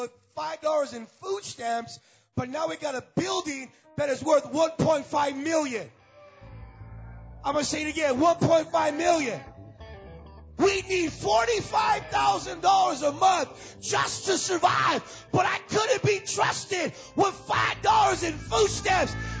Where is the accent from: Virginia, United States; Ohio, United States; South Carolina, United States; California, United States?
California, United States; La Puente; I grew up in the neighborhood. You know the testimony. I grew up in La Puente.